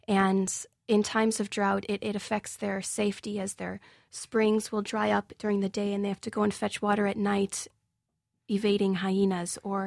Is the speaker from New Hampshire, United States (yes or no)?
no; Chicago, Illinois, United States; Chicago was actually the biggest culture shock of the entire process, because, you know, I was coming to my hometown where I expected to feel so familiar with everything, but all of a sudden I kind of felt like the foreigner.